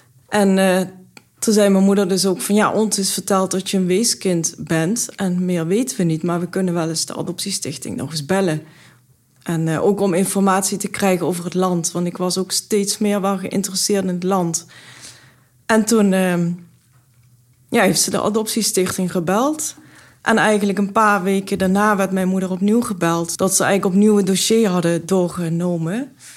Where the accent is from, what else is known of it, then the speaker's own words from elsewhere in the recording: Brunssum, Limburg, Netherlands; also born or lived in India; Ik ben opgegroeid in Limburg, Zuid-Limburg, in Brunsum. En daar was ik zo'n beetje de enige die gekleurd was.